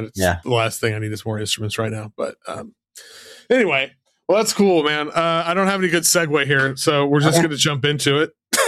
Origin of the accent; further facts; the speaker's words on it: Oklahoma, United States; growing up in Oklahoma